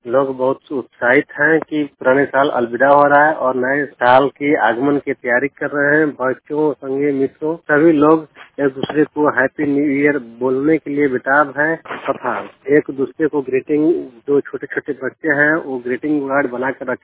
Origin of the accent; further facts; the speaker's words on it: Bihar, India; भगवान प्रखंड जिला कैमूर का निवासी हूँ।